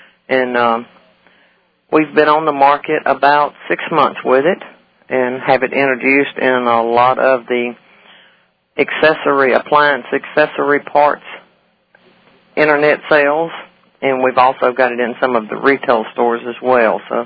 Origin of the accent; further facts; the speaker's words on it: North Carolina, United States; moved away; We're originally from North Carolina